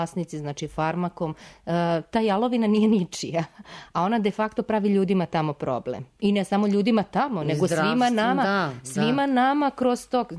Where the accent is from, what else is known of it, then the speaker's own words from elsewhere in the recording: Serbia; ja sam inače rodom iz zapadne Srbije, ja kad pogledam moju Drinu, mene muka uhvati.